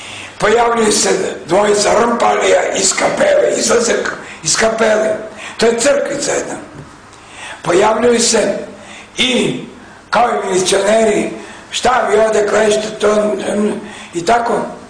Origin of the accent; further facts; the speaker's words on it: Serbia; ja sam iz Srbije